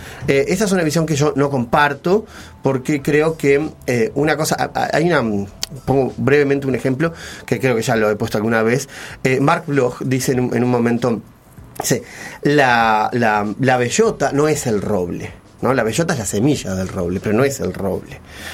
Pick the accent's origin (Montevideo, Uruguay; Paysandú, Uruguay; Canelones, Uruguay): Montevideo, Uruguay; Soy completamente montevideano.